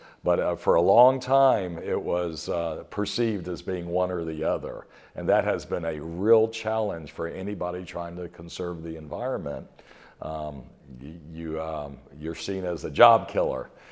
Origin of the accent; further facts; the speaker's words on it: Georgia, United States; Yeah, I'm a Georgia boy. I'm from DeKalb County, Georgia, and grew up, went to public schools.